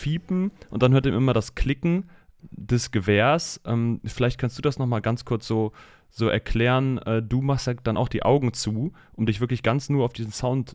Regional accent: Cologne, North Rhine-Westphalia, Germany; bei uns in Kölle

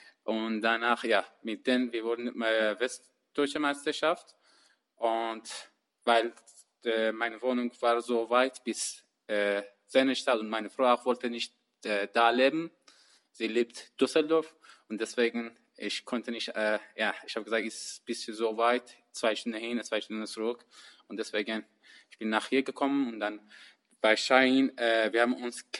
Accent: Iran; born there; German is a second language; Ich bin im Iran geboren, seit 14 Jahren.

